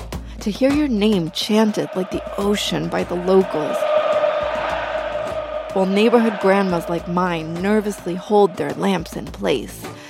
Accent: Argentina; I'm also from Argentina

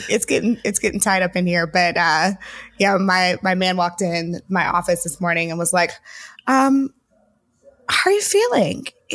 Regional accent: St. Louis, Missouri, United States; now in Nashville, United States; So I moved to Nashville, which is where my parents live. I'm from St. Louis originally, but they've been here for 10 years.

